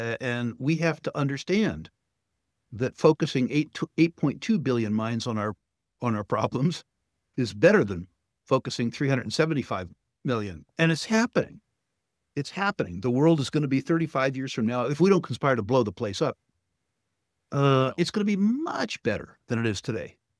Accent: United States; You know, in the U.S., I'm an American, so I'm prone to criticize my own place because I understand it.

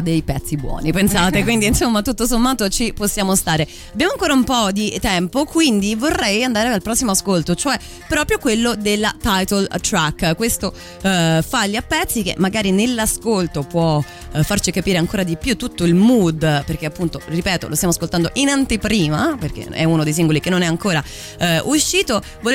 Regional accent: Piedmont, Italy; siamo piemontesi, ma non c'entra nulla

